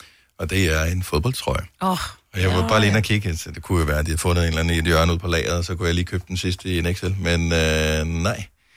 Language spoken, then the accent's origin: Danish; Esbjerg, Region of Southern Denmark, Denmark; born there; min fødeby, Esbjerg.